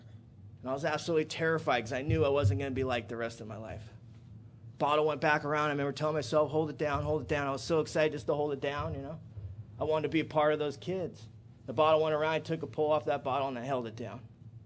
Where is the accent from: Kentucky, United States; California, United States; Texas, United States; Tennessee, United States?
California, United States; Mission Viejo; Now, I grew up in Mission Viejo. We know there ain't no gangsters in Mission Viejo